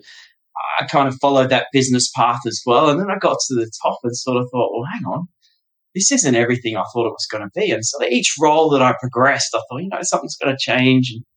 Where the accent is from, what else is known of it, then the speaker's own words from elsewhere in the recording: Australia; also born or lived in United Kingdom; now in United States; Growing up in Australia, and I tell this to a lot of my friends here in the US now, growing up in Australia, we kind of looked up to the US, you know. It was, for me, I was growing up in the 80s and the 90s